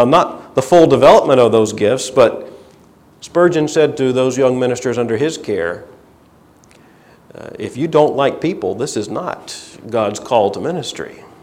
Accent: Fort Lauderdale, Florida, United States; I grew up in Fort Lauderdale, Florida. I knew sand. I knew surf. I knew swamp. But I did not know snow.

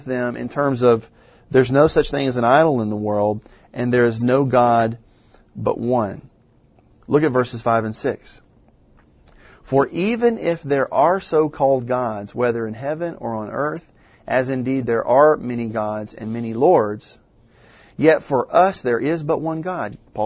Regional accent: Louisiana, United States; And it was the State Baptist College where I'm from. I'm from Louisiana.

